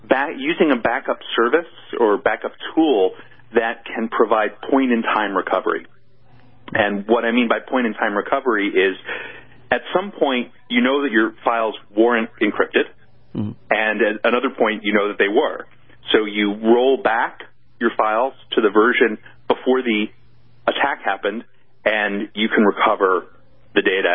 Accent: New York City, New York, United States; And if you walk around my hometown in New York City, you can still see buildings that used to be generating power for the subway.

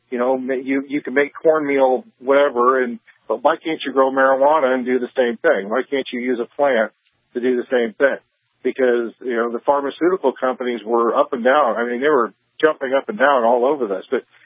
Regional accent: California, United States; now in Wyoming, United States; Now I want to mention that I'm from California originally, and I'm in Wyoming now.

